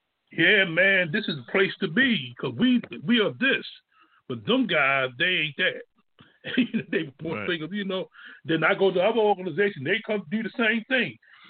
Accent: Pennsylvania, United States; because I told people about the story when I grew up on Bacon, Pennsylvania.

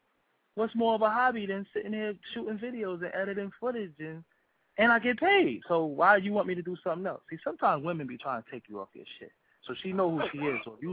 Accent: Brooklyn, New York, United States; I always say, I am from Brooklyn. And every interview I do, I'm from Brooklyn.

